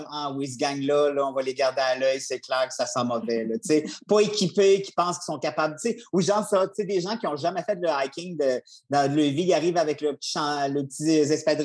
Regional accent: Quebec, Canada; moi, je viens de Charlevoix.

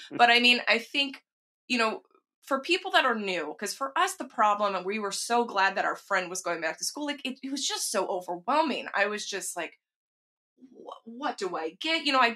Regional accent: Texas, United States; growing up in Texas, people just didn't do that.

